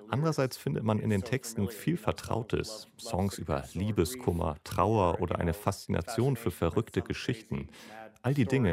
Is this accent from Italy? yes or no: no; Vermont, United States; German is a second language; Ich komme aus Vermont und meine Eltern sind wunderbare Folkmusiker dort